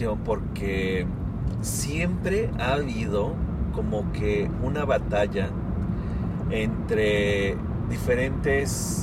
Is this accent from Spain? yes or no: no; Mexico; now in United States; yo soy de México